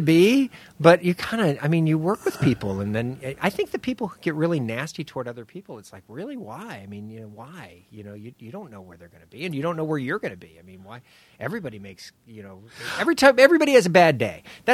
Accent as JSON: {"language": "English", "town": "Los Angeles", "region": "California", "country": "United States", "tie": "born there", "said": "Northeast LA. It's the same as East LA, but colder."}